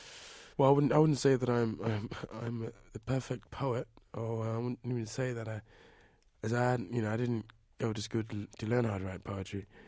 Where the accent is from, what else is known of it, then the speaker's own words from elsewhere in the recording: United Kingdom; Well, my parents were all born in England. We're all British, but my ancestors and my heritage is West African.